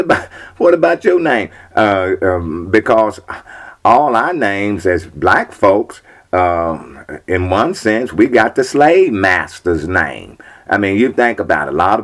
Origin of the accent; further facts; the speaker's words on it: Mississippi, United States; like where I come from Lincoln County there in Mississippi, Lincoln County.